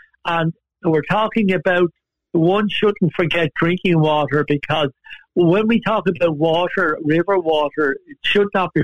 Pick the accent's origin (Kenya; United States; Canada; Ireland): Ireland; Wicklow, Leinster; I'm a native of Wicklow. I went to school. I'm born and bred in Wicklow.